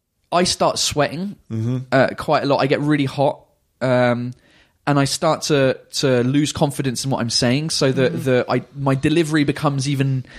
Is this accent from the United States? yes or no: no; England, United Kingdom; There's lots of famous people who I don't know because, you know, I'm English.